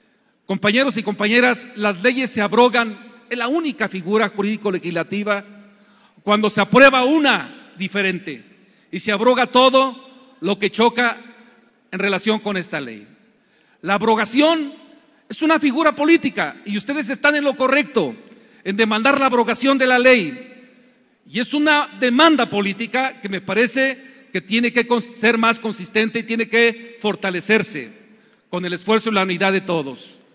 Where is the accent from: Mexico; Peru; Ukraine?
Mexico; Michoacán; Yo soy de Michoacán